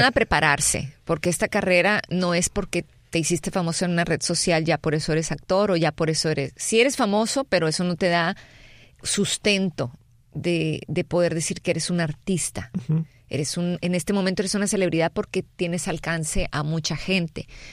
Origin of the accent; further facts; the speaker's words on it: Mexico; diferente a como se hacía en México. Aprendí a valorar cada posición. Desgraciadamente en nuestro país, en mi país y en muchos otros